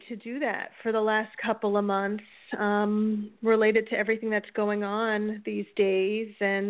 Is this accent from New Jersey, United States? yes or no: yes; New Jersey, United States; I'm from New Jersey, and I'm a spiritual teacher, healer, and a writer.